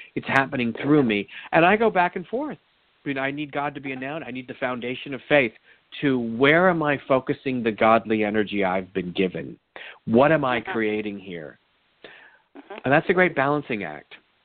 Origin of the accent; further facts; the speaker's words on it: United States; And I'm an American. I grew up in an Episcopal household.